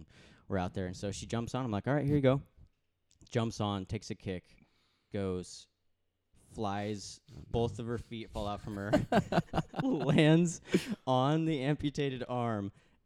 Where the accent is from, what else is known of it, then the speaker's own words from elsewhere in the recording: Talent, Oregon, United States; Growing up in Southern Oregon, Talent, Oregon, where the talent comes from.